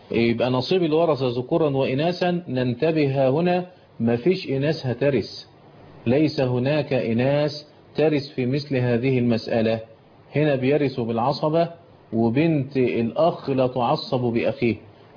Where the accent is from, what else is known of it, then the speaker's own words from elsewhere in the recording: Egypt; وخاصة كما ذكرت إن عندنا في مصر الدفن غالبا لا يكون دفنا شرعيا